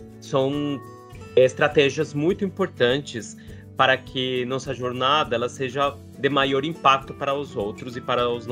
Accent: Colombia; Portuguese is a second language; até pela minha nacionalidade, que é da Colômbia, sou da Colômbia

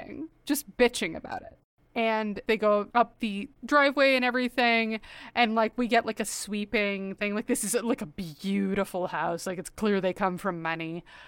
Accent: Canada; I'm Canadian.

